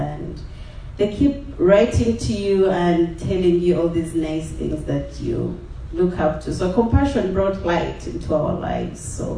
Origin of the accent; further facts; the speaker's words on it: Uganda; I'm from Uganda.